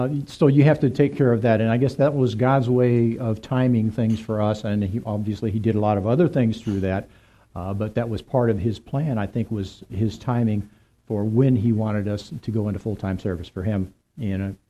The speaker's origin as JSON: {"language": "English", "region": "Iowa", "country": "United States", "tie": "born or raised there", "said": "I was raised in Iowa. I'm not sure how much I grew up."}